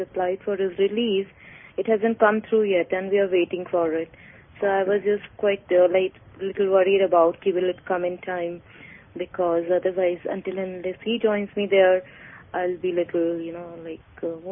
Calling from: India; Yes, I'm calling from India.

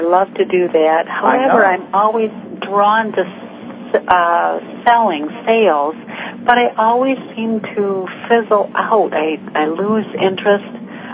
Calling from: Michigan, United States; I'm calling from Michigan.

